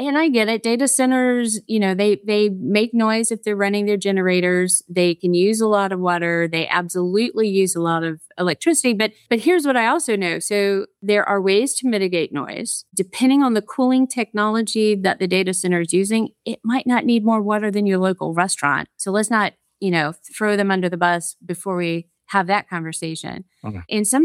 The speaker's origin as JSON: {"language": "English", "region": "Southeast", "country": "United States", "lives_now": "Midwest, United States", "said": "I'm a Gamecock. I'm from the Southeast, and we all know the Southeast can manufacture."}